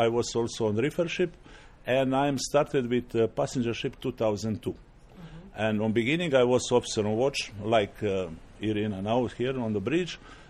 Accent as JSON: {"language": "English", "town": "Dubrovnik", "region": "Dubrovnik-Neretva County", "country": "Croatia", "second_language": "English", "said": "I am from Croatia, from Dubrovnik, 56 years old."}